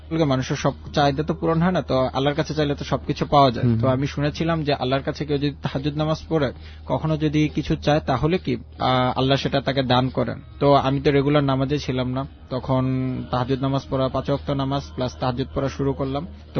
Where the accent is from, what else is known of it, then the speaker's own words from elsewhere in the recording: Dhaka, Dhaka Division, Bangladesh; আমি জুরাইন ঢাকা থেকে এসেছি।